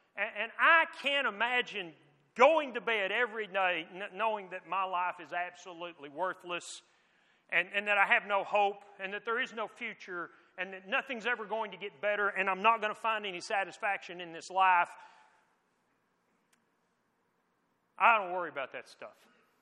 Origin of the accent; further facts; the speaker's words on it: Texas, United States; I'm an American. I'm a Texan.